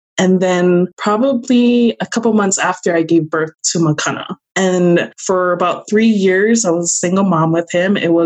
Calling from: Washington, United States; also born or lived in Hawaii; Washington State.

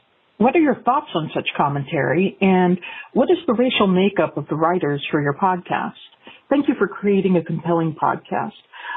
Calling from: Seattle, Washington, United States; I'm calling from Seattle, Washington.

